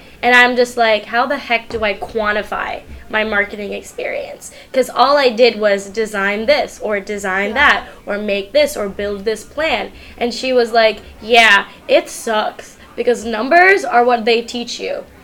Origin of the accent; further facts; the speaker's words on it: California, United States; because I'm from the Bay Area, mm-hmm. Silicon Valley.